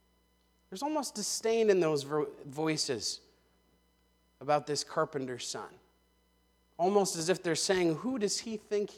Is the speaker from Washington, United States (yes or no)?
no; Minot, North Dakota, United States; As most of you know, probably, I grew up in Minot, North Dakota.